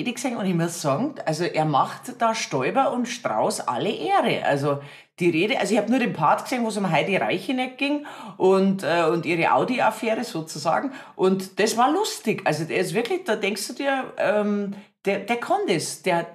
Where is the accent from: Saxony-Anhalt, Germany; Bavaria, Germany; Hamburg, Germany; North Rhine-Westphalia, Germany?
Bavaria, Germany; Erding; Ich komme aus Erding. Bei uns gibt es Erdinger Herbstfest.